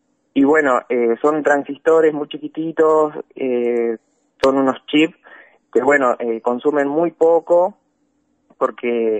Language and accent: Spanish; Paraná, Entre Ríos, Argentina; me quedó la UTN acá de Paraná. Yo soy de Paraná.